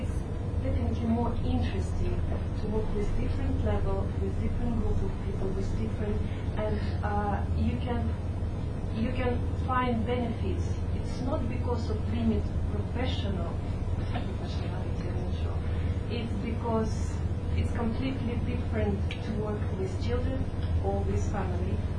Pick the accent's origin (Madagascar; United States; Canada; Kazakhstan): Kazakhstan; English is a second language; I'm from Kazakhstan, and I spent 15 years working as a psychologist in Kazakhstan.